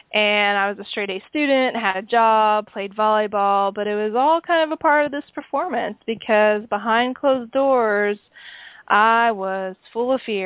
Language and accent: English; Oklahoma, United States; My story really begins when I was 5 years old, middle-class kid, growing up in Oklahoma, acre out the back door.